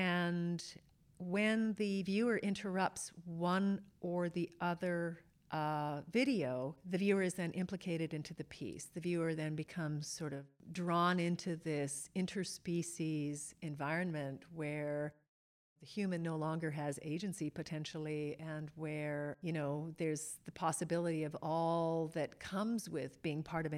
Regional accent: Canada; remembering growing up in Canada and seeing, not infrequently, the aurora borealis

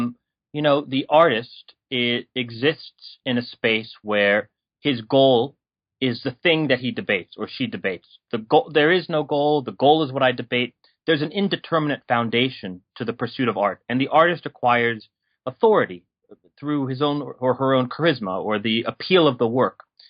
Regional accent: Washington, District of Columbia, United States; Well, I was born and raised in D.C., and I grew up as an Indian immigrant kid. My parents wanted nothing to do with India.

